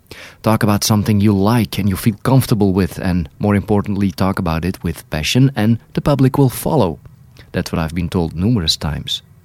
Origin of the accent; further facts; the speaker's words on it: Netherlands; first language Dutch; English is a second language; Now, this was all in Dutch, my native language, as you can tell from my heavy accent.